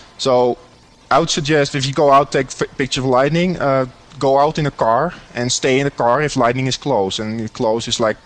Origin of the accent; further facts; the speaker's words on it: Netherlands; I grew up in the Netherlands, and my father was a photographer